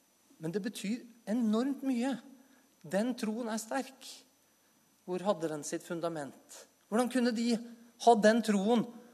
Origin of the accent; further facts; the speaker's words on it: Oslo, Norway; Og så kommer jeg fra Oslo, hvor alle er veldig akademiske, i hvert fall så liker de å tro det, og det blir jeg kanskje litt sånn påvirket av.